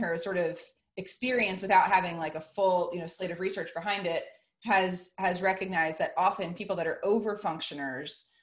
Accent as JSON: {"language": "English", "region": "East Coast", "country": "United States", "tie": "born or raised there", "said": "You know, growing up on the East Coast, I'd never been to Florida, you know, and here I was, you know, 20 years old."}